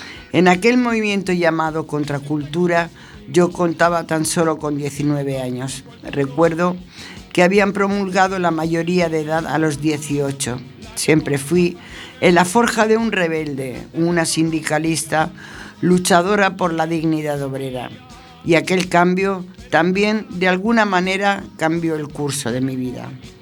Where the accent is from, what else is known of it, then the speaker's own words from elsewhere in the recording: Alicante, Valencian Community, Spain; born there; nací en Alicante hace 59 años